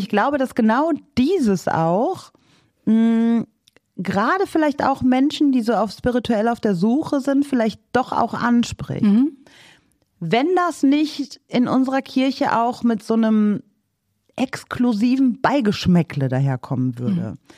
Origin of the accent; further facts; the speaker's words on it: Rhineland, Germany; ich bin nicht lutherisch sozialisiert, uniert nennt man das bei uns im Rheinland.